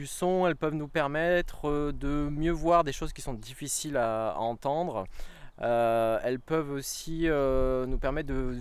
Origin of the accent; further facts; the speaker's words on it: Brittany, France; je viens de Bretagne